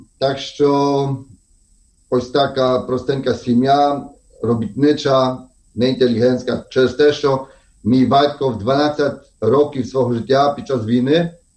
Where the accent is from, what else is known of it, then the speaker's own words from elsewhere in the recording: Krasyliv, Khmelnytskyi Oblast, Ukraine; born there; Я народився в місті Красилів.